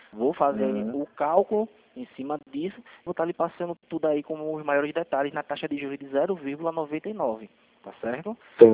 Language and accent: Portuguese; Recife, Pernambuco, Brazil; eu sou daqui de Recife